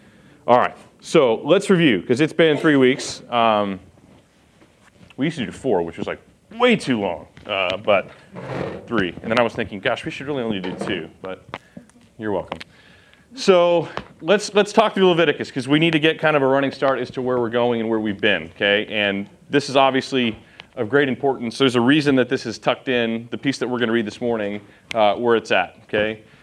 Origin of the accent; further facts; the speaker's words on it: Texas, United States; we're from Texas, I don't know if I've ever mentioned